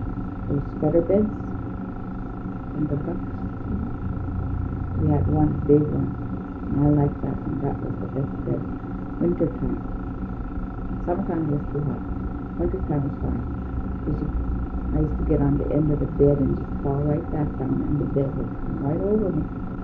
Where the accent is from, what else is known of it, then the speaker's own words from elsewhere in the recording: Alaska, United States; Being from Alaska, it seemed like every class I went to, they found out I was from Alaska.